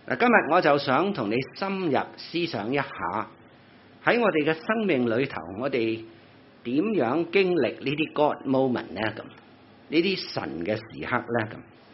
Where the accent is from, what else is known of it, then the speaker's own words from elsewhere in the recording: China; 我们中国人所谓知其言而不知其所以言